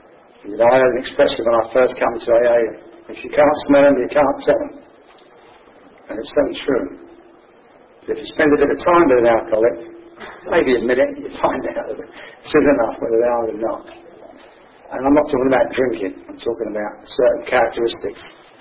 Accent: Wales, United Kingdom; I'm actually from Wales.

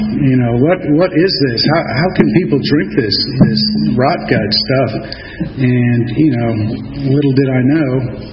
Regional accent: Tampa, Florida, United States; born there; But anyway, I was born in Tampa, Florida, 1956. Youngest of four kids.

